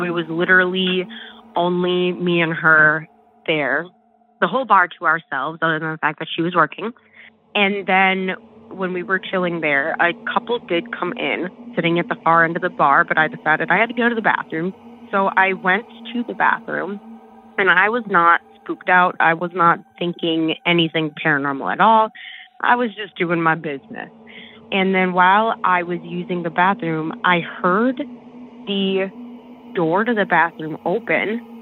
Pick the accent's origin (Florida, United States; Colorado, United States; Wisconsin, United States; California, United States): Wisconsin, United States; Eau Claire; I am from Eau Claire, Wisconsin, but my story takes place in a small town that is not far from here.